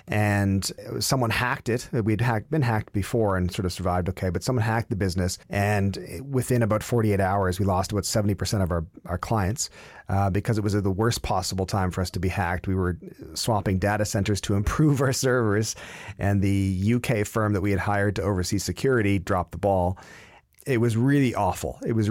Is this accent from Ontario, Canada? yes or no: yes; Stratford, Ontario, Canada; the best part about growing up in Stratford is that it's practically impossible to get served underage because the bar staff all know who your parents are